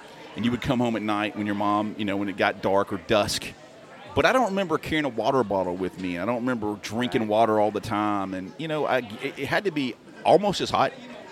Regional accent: Bessemer, Alabama, United States; I would ride my bike all through Bessemer. I grew up on Muscoda Hill.

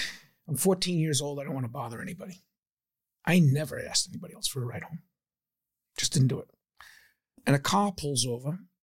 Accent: Lincoln, Rhode Island, United States; I grew up in Lincoln, Rhode Island, which is just north of Providence and 6 miles from the Massachusetts border.

